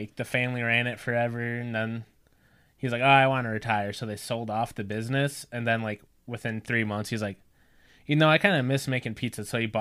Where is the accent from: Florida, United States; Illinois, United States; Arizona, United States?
Illinois, United States; We're from North Central Illinois. We like taco pizza.